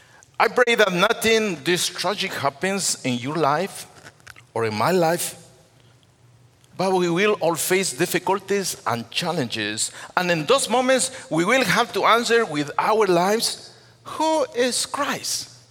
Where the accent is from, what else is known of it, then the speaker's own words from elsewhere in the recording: Ecuador; In July 1988, there was an IMB missionary in Ecuador, my home country.